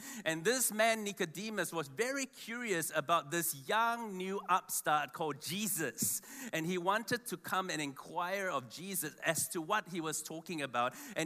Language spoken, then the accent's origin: English; New Zealand; bro, did you know that I'm from New Zealand?